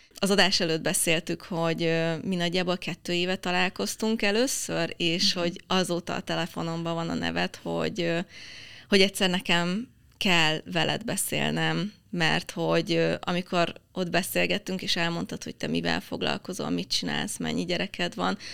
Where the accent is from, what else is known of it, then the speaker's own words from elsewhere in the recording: Budapest, Hungary; én a 13. kerületben, a Szabolcs utcában nőttem föl, ami ott a 13. kerületben egy ilyen, hát nevezzük úgy, akkor az egy ilyen cigány negyed volt.